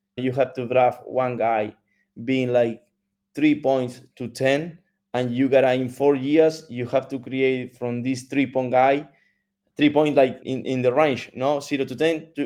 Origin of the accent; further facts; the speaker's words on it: Buenos Aires, Argentina; I am from Buenos Aires, the capital of the country in Argentina. I work in Santiago del Estero, which is 1,000 kilos from Buenos Aires in the north